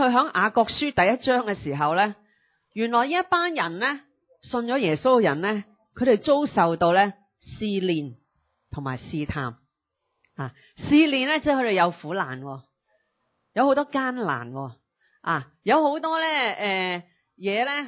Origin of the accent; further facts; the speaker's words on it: Hong Kong; 我哋香港人系点啊？先敬罗衣就后敬人啦